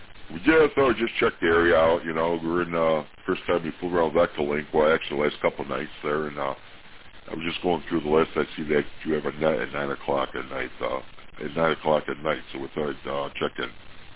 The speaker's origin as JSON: {"language": "English", "town": "Herkimer", "region": "New York", "country": "United States", "moved": "yes", "lives_now": "Northport, United States", "said": "I'm originally from Herkimer, New York, but we moved down here 2 years ago in Northport, Florida"}